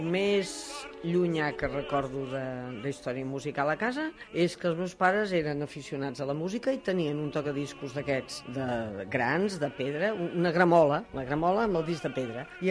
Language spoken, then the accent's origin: Catalan; Barcelona, Catalonia, Spain; born there; vaig néixer a Gràcia també al carrer Verdi, sóc del 48. Tinc 63 anys.